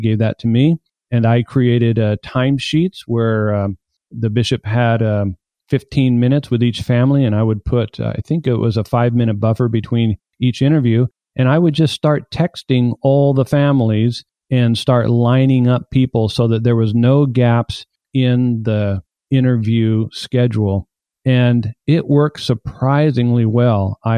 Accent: Houston, Texas, United States; I'm from Houston, Texas.

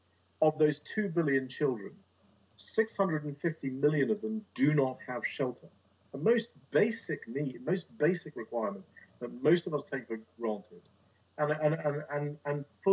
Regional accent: London, United Kingdom; I mean, I've lived in many, many different countries, and we are in the US, and I grew up in London, so in the UK and Western Europe

